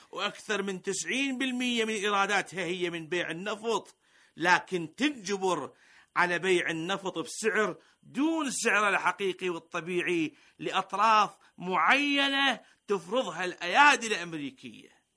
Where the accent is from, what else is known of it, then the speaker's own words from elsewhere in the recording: Iraq; بلدنا العراق يعاني من عجز أكثر من 50%